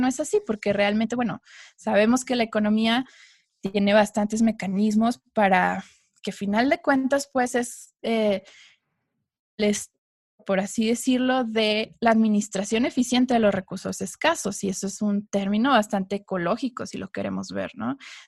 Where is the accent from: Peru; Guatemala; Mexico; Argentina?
Mexico; Coahuila; soy economista, soy originaria de Coahuila